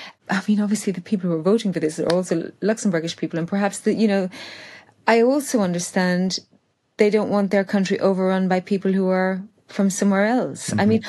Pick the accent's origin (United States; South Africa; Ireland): Ireland; I've come from Ireland, and when I was growing up in Ireland, my parents didn't push. We had to do Irish at school, of course